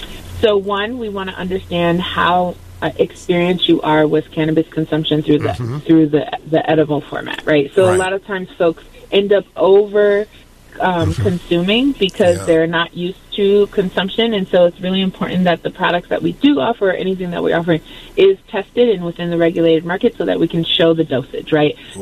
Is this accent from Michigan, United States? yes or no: yes; Detroit, Michigan, United States; In Michigan, it means that I'm from Detroit, and I've lived in Detroit for my entire life.